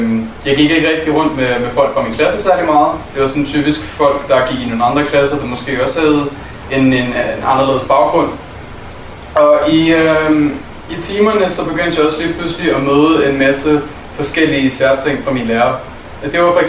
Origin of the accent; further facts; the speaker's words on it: Aalborg, North Denmark Region, Denmark; jeg er dansker. Jeg er født og opvokset i Danmark og på Aalborg.